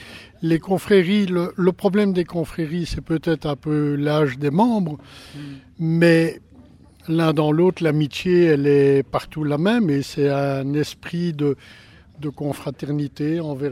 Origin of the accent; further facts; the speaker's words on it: Belgium; En fait, nous sommes des Français du Nord, du Grand Nord, mais on apprécie vraiment tout.